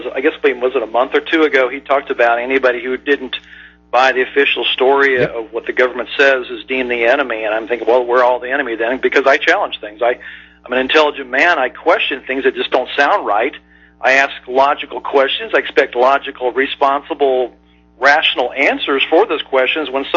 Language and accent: English; Indiana, United States; I'm not from the Midwest, Indiana, actually.